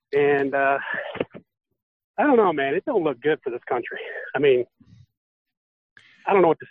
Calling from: Michigan, United States; from Michigan.

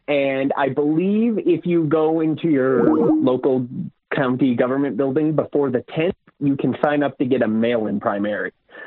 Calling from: Utah, United States; from Utah.

